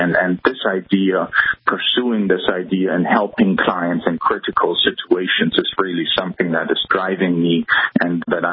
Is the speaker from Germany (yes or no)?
yes; Germany; English is a second language; moved away as an adult; as my accent may be revealing, I grew up in Germany. I finished law school in Germany. I studied law in Munich, Hamburg